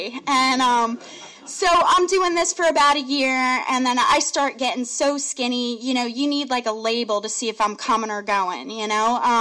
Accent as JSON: {"language": "English", "region": "New Jersey", "country": "United States", "tie": "born or raised there", "moved": "as an adult", "said": "I grew up in New Jersey. Don't hold it against me. I know there's parts of my state that are ugly. I get it. I grew up down by the shore, ergo no accent. So I knew I had to get away from New Jersey. I moved down to Florida."}